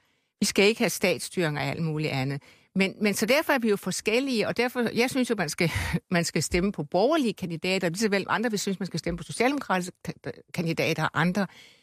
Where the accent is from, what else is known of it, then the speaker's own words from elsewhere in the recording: Region of Southern Denmark, Denmark; Og det er jo som Fynbo, synes jeg, det er rigtig godt